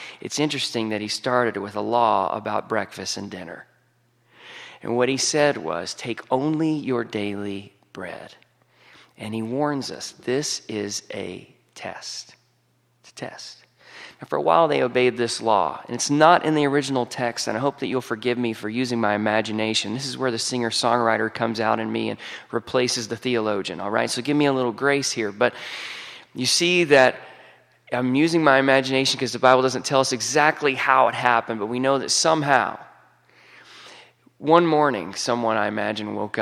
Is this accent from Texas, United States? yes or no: yes; Texas, United States; I'm originally from Texas. I grew up in East Texas, which is the pretty part. It's the part that still looks like Louisiana and Arkansas, but has better roads.